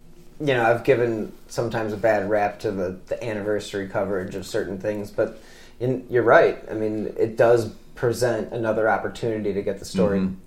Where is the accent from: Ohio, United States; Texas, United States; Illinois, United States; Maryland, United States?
Ohio, United States; Rocky River; I mean, I'm from Rocky River. For the whole state, for the Northeast Ohio.